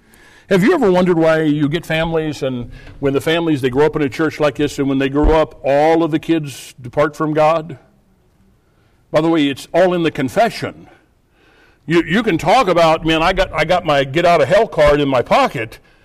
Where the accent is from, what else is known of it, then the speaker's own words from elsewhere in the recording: United States; accent: American; any place I go, people are going to know from my accent to my gestures to my food, everything. They're going to, that's an American.